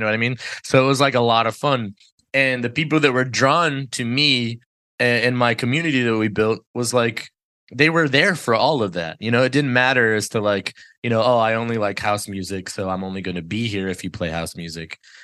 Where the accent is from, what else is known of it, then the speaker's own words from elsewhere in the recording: Detroit, Michigan, United States; born there; So I was born in Detroit. So like, I'm not originally from Connecticut.